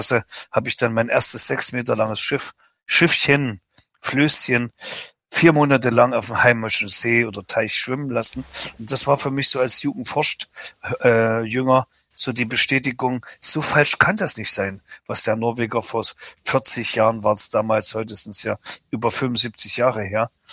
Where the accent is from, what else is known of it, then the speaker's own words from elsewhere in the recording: East Germany, Germany; ich bin ja in der DDR groß geworden.